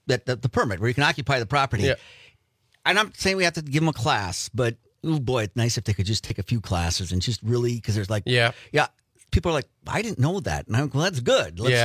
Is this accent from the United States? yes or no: yes; Appleton, Wisconsin, United States; I'm from Appleton.